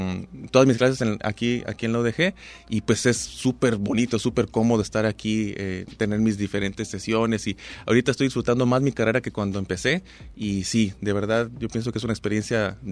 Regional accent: Puerto Vallarta, Jalisco, Mexico; yo soy de aquí, de Vallarta.

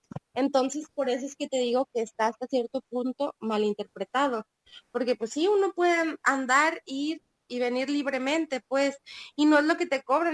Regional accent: Mexico; nosotros como mexicanos

